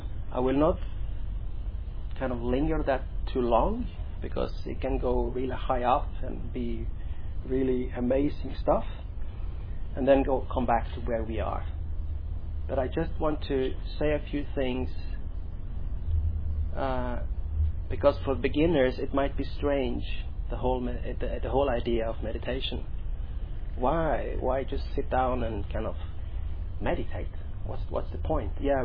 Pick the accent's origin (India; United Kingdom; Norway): Norway; I'm from Norway, been here for 9.5 years